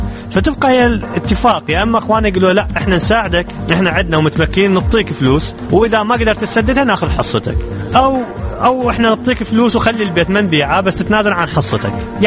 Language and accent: Arabic; Iraq; now in Netherlands; وانا اصلي عراقي